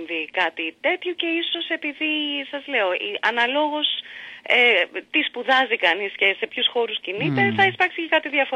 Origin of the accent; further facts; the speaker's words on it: Corfu, Ionian Islands, Greece; η Κέρκυρα είναι η καρδιά μου, είναι ο τόπος μου, πάντα ήταν.